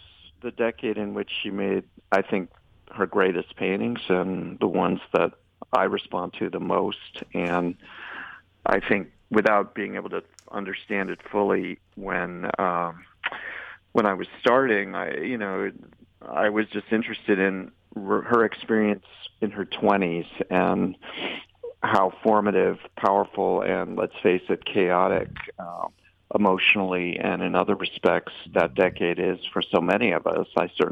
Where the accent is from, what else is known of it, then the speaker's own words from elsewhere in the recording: Bennington, Vermont, United States; born there; I was born in Bennington, Vermont